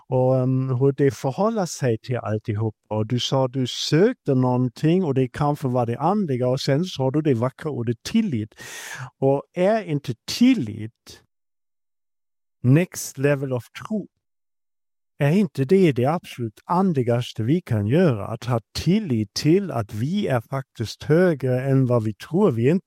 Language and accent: Swedish; Germany; Swedish is a second language; now in Sweden; jag blev uppfostrad att skämmas att vara tysk, så det var ju pinsamt. Jag är född i Tyskland, ett land som har gjort krig